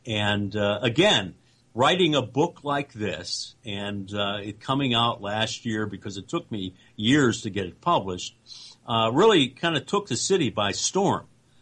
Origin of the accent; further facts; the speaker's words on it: Brentwood, Pennsylvania, United States; I grew up in Pittsburgh, in the little town where I live now, which is a suburb, Brentwood. Graduated from one of the local universities here.